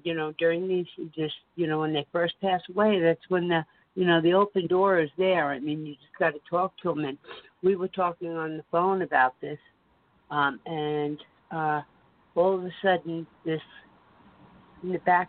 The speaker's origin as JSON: {"language": "English", "region": "New York", "country": "United States", "lives_now": "Denver, United States", "said": "I'm from Denver, Colorado."}